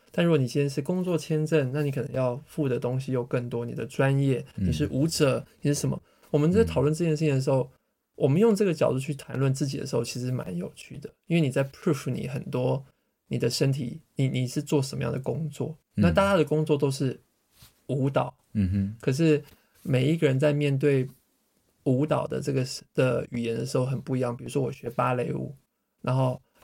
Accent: Singapore; also born or lived in Hong Kong; 有没有更简单的就是说我就是新加坡人然后我在香港出生，这样 OK 吗？

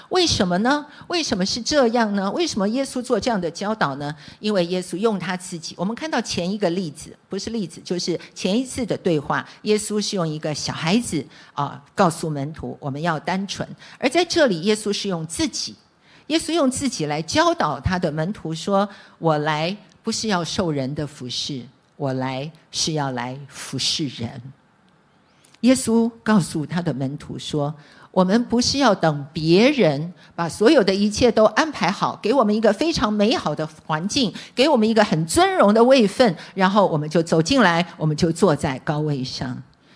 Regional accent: China; 人不为己，天诛地灭，这是我们中国人常常说的话。

